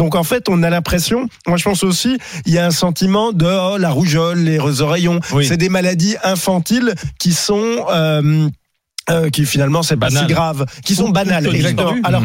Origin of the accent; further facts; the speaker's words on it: Besançon, Bourgogne-Franche-Comté, France; je suis de Besançon et j'ai fait toutes mes études au lycée Pasteur